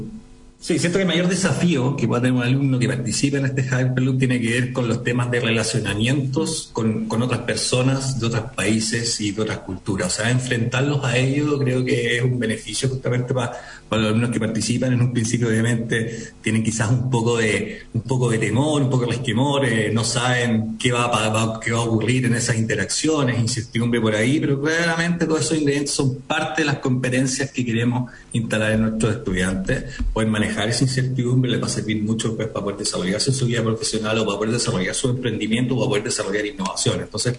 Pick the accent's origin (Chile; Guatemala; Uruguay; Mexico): Chile